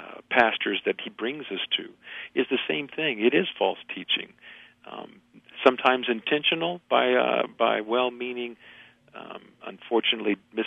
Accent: Kansas, United States; I grew up with cattle in Kansas, so we didn't have a lot of sheep.

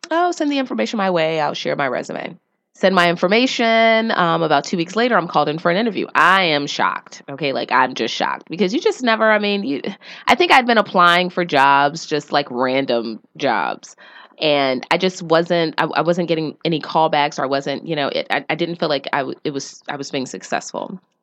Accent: Baltimore, Maryland, United States; born and raised in Baltimore City, I was just like, holy crap.

